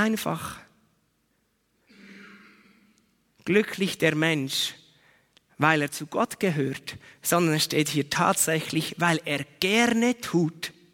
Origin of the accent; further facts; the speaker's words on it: Biel, Bern, Switzerland; Ich bin ja in Biel aufgewachsen.